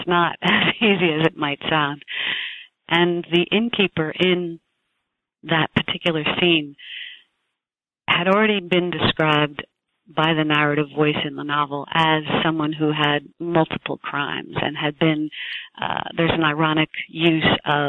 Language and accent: English; New Jersey, United States; born there; I was born in New Jersey. I was born into a large family. We're seven siblings in total.